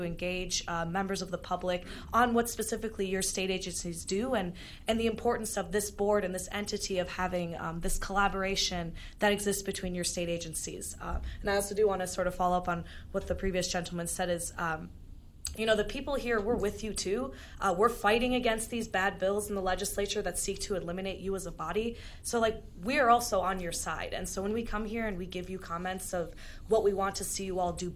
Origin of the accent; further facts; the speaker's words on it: Saint Paul, Minnesota, United States; I'm from St. Paul, Minnesota.